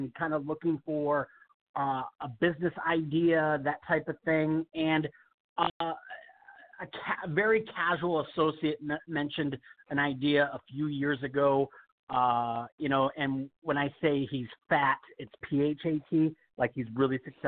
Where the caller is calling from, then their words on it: Las Vegas, Nevada, United States; I'm calling from Las Vegas.